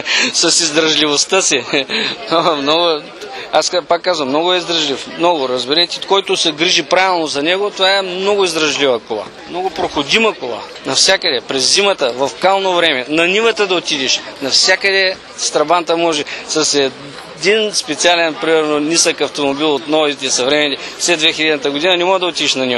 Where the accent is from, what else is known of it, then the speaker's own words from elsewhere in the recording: Ruse, Ruse Province, Bulgaria; ние сме от Русе.